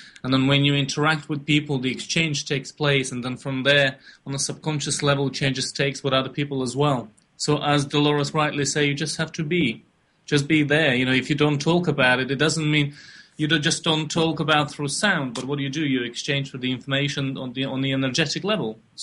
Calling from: London, United Kingdom; Hi, hello … from London.

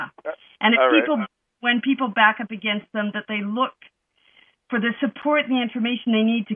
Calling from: Paris, Île-de-France, France; I'm calling from Paris.

